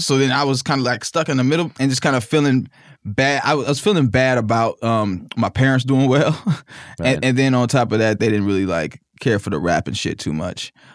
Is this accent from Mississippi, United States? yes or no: yes; Mississippi, United States; I have a big family that we're all from Mississippi. From Mississippi.